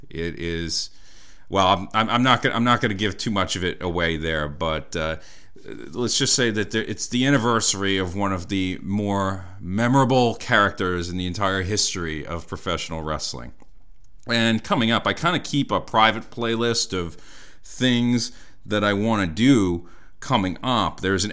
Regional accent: Northeast, United States; Like I said, I'm a kid from the Northeast.

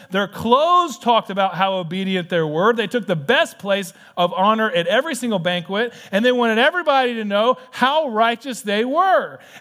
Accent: Tennessee, United States; I loved it. I'm from East Tennessee, so I guess that's why.

